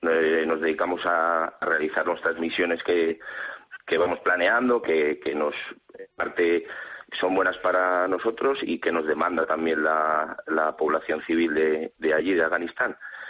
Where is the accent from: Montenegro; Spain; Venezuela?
Spain; Madrid, Community of Madrid; born there; moved away as an adult; now in Asturias, Spain; nací en Madrid y bueno, a los 19 años ya ingresé en la academia y desde entonces ya no paro allí. Ahora estoy en Asturias, ahí en el Regimiento Príncipe.